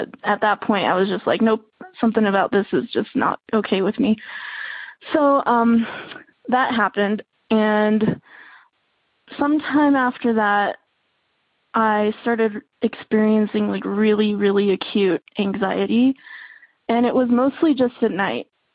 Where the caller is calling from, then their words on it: Santa Fe, New Mexico, United States; I'm calling from Santa Fe, New Mexico.